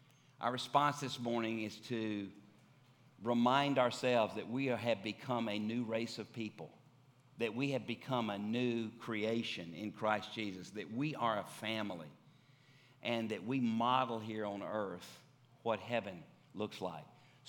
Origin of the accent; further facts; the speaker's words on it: Tennessee, United States; Before I was born again, I was … from West Tennessee.